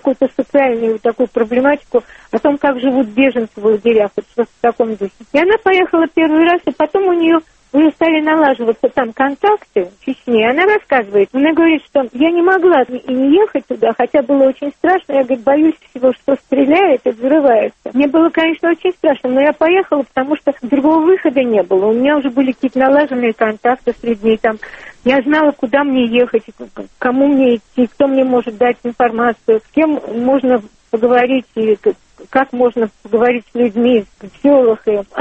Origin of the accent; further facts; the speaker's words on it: Russia; Я выросла в России, жила всю жизнь в России, работала.